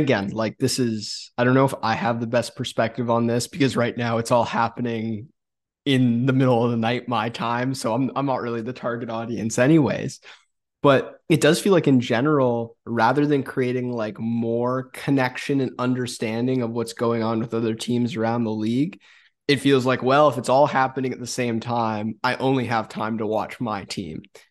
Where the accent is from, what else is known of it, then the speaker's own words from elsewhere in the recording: Vancouver, British Columbia, Canada; obviously growing up in Vancouver, like I'm a, Vancouver Canucks watcher